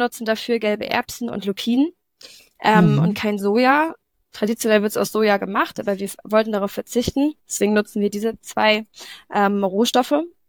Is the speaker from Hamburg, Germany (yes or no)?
no; Mecklenburg-Vorpommern, Germany; now in Lübeck, Germany; Ich bin, eigentlich, wie ihr schon gehört habt, komme ich aus der Nähe von Rügen. Und bin vor 2 Jahren nach Lübeck gezogen.